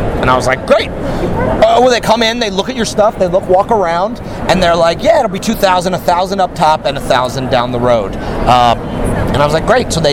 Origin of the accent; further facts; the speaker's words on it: Chicago, Illinois, United States; now in Los Angeles, United States; I was living in Chicago. I grew up in Chicago.